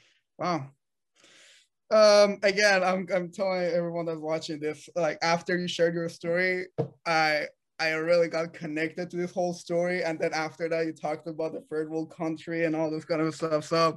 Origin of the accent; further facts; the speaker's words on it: Iran; I'm a product of a third world country. I'm from Iran.